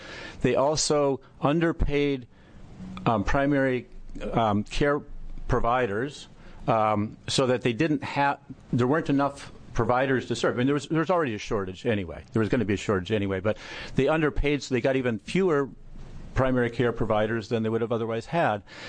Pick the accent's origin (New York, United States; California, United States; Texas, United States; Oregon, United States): Oregon, United States; I am from Lane County